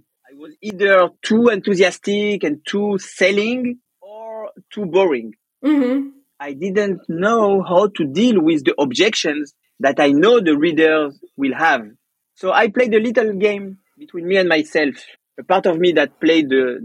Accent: France; born there; English is a second language; I'm not a Native American speaker. Yeah. I was born in France

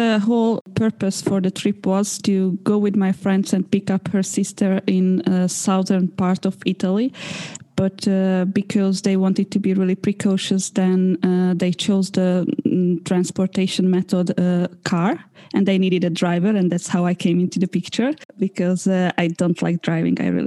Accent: Slovakia; I'm originally from Slovakia. So as soon as the lockdown was a bit eased, then I visited my parents in Slovakia.

